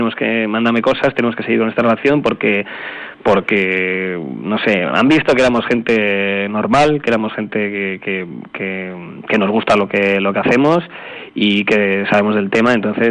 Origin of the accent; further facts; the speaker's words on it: Basque Country, Spain; Nos conocen un poquitín allí como los vascos locos